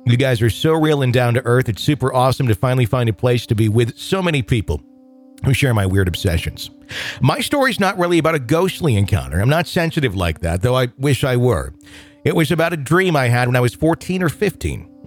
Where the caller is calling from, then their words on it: Texas, United States; from East Texas, and I've just become an EPP.